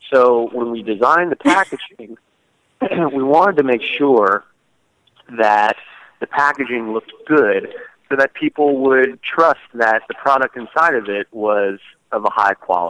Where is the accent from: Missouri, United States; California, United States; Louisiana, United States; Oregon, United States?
Louisiana, United States; where we grew up down in South Louisiana, we were surrounded by cane fields.